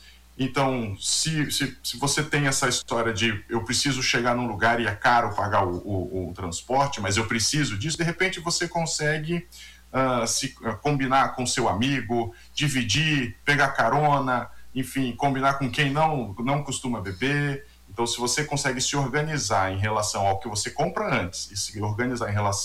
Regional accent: Campinas, São Paulo, Brazil; E eu venho de Campinas.

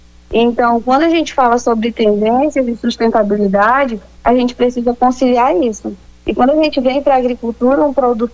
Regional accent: Acre, Brazil; que é a Amazônia mais no Ocidente que tem, é nós que somos do Acre

